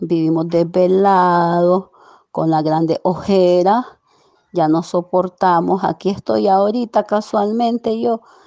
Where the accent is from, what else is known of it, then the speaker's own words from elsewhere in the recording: Camoapa, Boaco, Nicaragua; Soy una ciudadana de Camuapa.